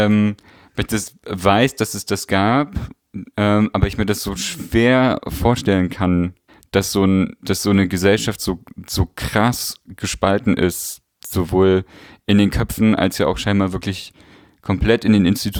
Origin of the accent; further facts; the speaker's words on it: East Germany, Germany; ich komme ja aus Ostdeutschland